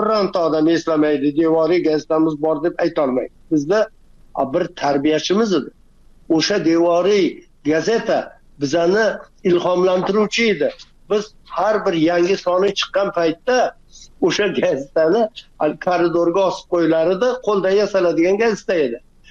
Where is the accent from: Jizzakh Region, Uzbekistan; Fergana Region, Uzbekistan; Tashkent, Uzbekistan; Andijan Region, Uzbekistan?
Jizzakh Region, Uzbekistan; Jizzakh; Jizzaxdan. Men Jizzaxdan. Endi Ko'rpasoyda tug'ilib, Ko'rpasoy yoppasiga ko'chirma bo'lgan, tog'larni hammasi majburiy cho'llarga ko'chgan, biz ham ko'chib kelganmiz, yana qaytib ko'chib borganmiz. Bu 50-60 yillar to'palang davri bo'lgan.